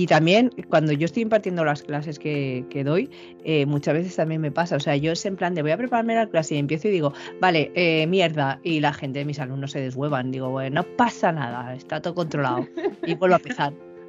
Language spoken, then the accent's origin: Spanish; Valencia, Valencian Community, Spain; aquí en Valencia, de donde yo soy.